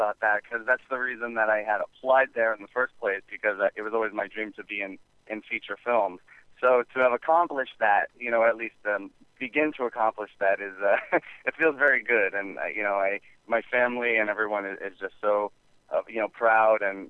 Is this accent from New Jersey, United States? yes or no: yes; New Jersey, United States; I'm an actual Jersey boy myself. I grew up in Central Jersey